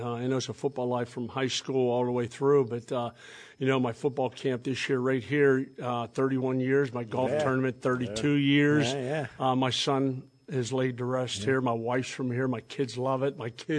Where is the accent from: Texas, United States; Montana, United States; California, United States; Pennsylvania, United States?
Pennsylvania, United States; East Brady; for my hometown where I grew up in, East Brady, all my buddies that played football with me on a 28-man roster, 60 in my graduating class